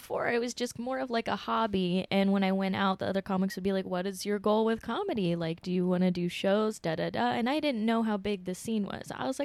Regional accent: Vacaville, California, United States; I'm from Vacaville originally.

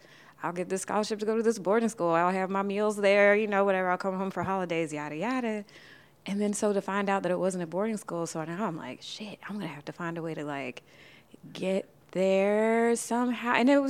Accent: Newark, New Jersey, United States; also born or lived in New York, United States; In Newark, New Jersey for the most part.

